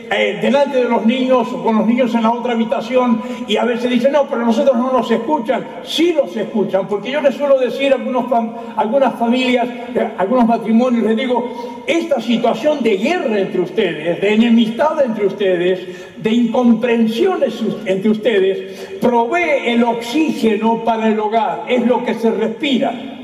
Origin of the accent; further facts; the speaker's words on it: Argentina; Pero en mi país, en Argentina, no hay un bip